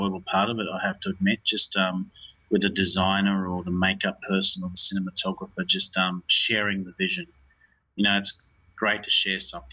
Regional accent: Queensland, Australia; We're both from Queensland.

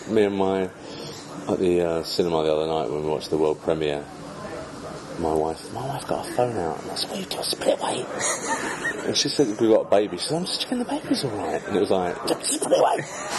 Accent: England, United Kingdom; you know, we're English filmmakers, you know

